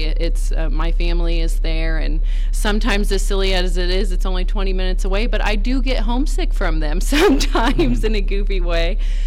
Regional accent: Bucyrus, Ohio, United States; I started traveling to Marion from my hometown, Bucyrus, right after high school, actually.

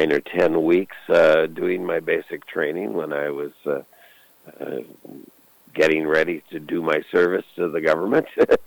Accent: Valparaiso, Indiana, United States; The other two places, of course, are Marion and Valparaiso, Indiana, which is kind of my hometown. Having lived in 21 different houses, it's pretty hard to actually pinpoint where my hometown is.

